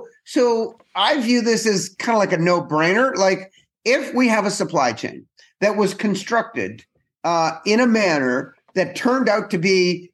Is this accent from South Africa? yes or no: no; Canada; I'm Canadian. I grew up in Canada, which is kind of like halfway between the UK and the US.